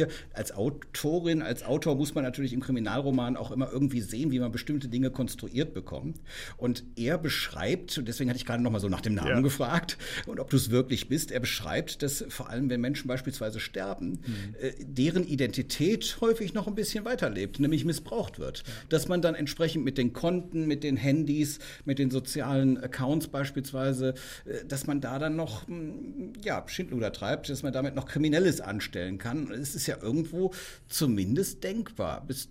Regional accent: Cologne, North Rhine-Westphalia, Germany; ich meine, ich komme aus Köln, ne?

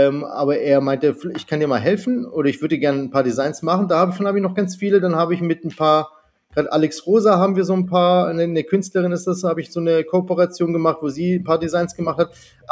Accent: Germany; born there; Aber geboren bin ich in Deutschland.

